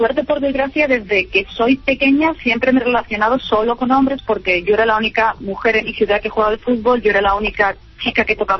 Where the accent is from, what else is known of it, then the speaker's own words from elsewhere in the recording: Spain; Yo soy española, me he criado con el fútbol, soy europea y lo vivo con mucha pasión